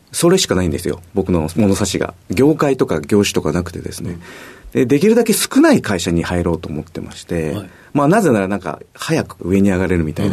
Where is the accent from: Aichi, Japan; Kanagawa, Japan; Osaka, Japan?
Aichi, Japan; Nagoya; 愛知県の名古屋市になります。